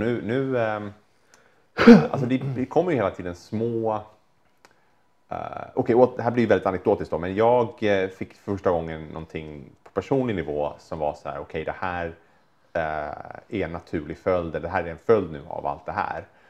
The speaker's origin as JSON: {"language": "Swedish", "town": "Stockholm", "region": "Stockholm County", "country": "Sweden", "said": "det är inte så att jag känner någon rädsla som stockholmare."}